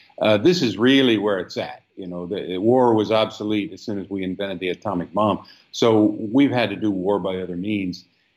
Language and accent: English; United States; You know, I'm an American. I get to move where I want, and I get to live my life there.